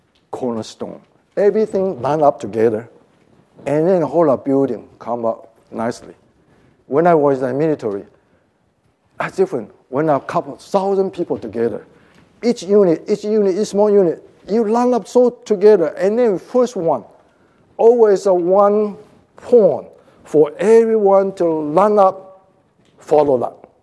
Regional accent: Taiwan; not me, Chinese, I'm a Chinese from Taiwan.

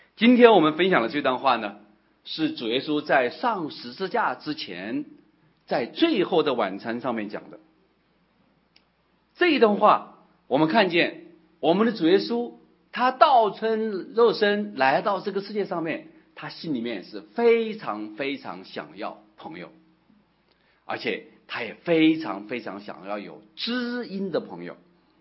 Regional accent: Wuhan, Hubei, China; 我的老家在湖北啊，在我们湖北武汉有一个地方哈

